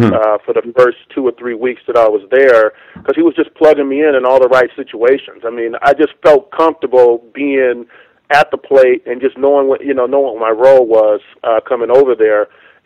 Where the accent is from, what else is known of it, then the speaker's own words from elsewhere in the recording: California, United States; I grew up in Southern California